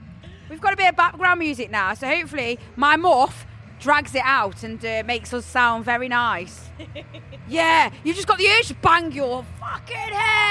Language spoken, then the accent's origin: English; Stoke-on-Trent, West Midlands, United Kingdom; I am at the Underground, Stoke-on-Trent, my hometown. This place for me has changed a lot.